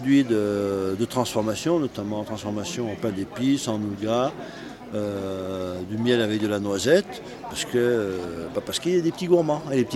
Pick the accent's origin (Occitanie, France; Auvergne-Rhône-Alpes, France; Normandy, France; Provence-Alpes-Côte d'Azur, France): Auvergne-Rhône-Alpes, France; Je suis un dément du Lyonnais, voilà. D'accord. Un autochtone. Voilà. Non, je suis d'origine de Montretier, juste à côté.